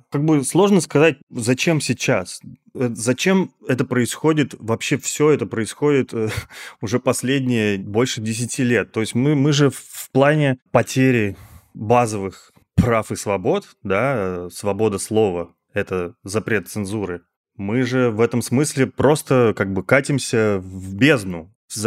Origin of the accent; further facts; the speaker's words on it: Russia; Че, парни, вы откуда? Мы говорим, из России.